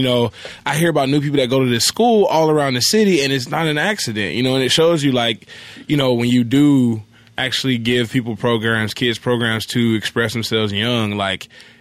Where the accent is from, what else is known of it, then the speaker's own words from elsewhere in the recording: East Point, Georgia, United States; Yeah, I grew up in Atlanta. I grew up in East Point, and, you know, that's where, like